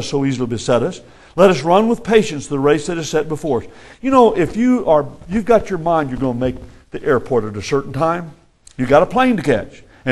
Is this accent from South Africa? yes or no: no; Texas, United States; Now, I'm a Texan.